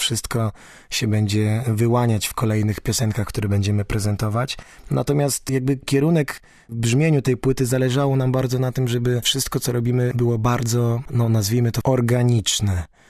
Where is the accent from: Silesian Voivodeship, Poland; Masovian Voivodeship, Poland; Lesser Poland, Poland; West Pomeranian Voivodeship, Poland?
West Pomeranian Voivodeship, Poland; Szczecin; w rodzinnym Szczecinie będę. Raz do roku co najmniej muszę zagrać w rodzinnym mieście